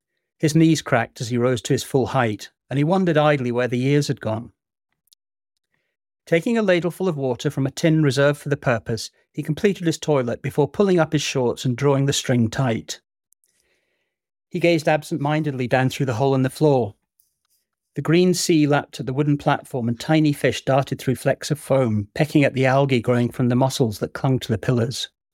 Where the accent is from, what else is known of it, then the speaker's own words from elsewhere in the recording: Hong Kong; also born or lived in Singapore; I grew up in the Far East. I lived in the Far East till I was 21, first in Hong Kong and then in Singapore.